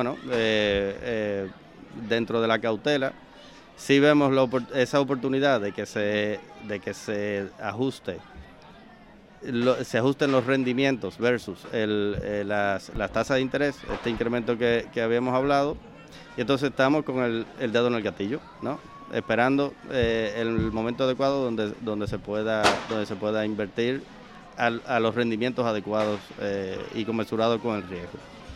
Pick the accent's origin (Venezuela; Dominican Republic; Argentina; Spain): Dominican Republic; como dominicanos, claro, al fin no sabemos hacer las cosas medias.